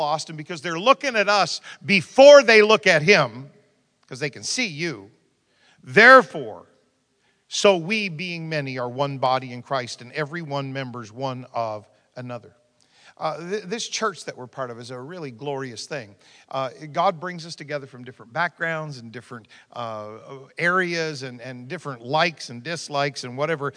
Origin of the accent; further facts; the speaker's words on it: New Brunswick, Canada; You know, where I grew up in New Brunswick, when they said, he's a teacher, what they meant was what you mean when you say, bless his heart.